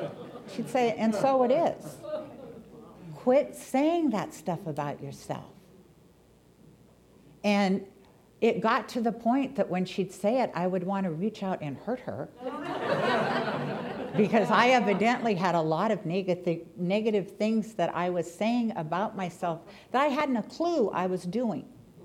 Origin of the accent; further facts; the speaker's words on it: North Bend, Washington, United States; when I grew up in North Bend, Washington. There were 900 people that lived in North Bend, 30 miles east of Seattle